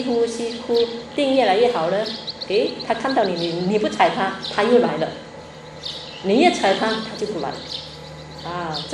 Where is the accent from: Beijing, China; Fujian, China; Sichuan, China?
Fujian, China; accent: Fujianese; 我们福建话讲一句话，吊给啊，吊架一下